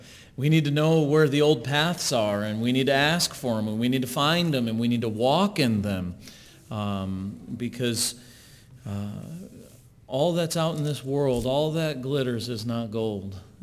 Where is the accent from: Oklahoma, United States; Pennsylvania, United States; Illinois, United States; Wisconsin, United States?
Illinois, United States; I grew up just outside of Chicago, so I'm a northerner, a Yank